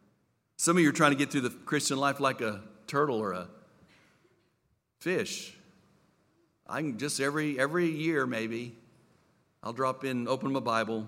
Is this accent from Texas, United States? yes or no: yes; El Paso, Texas, United States; I grew up in El Paso on the border. It's all about mañana.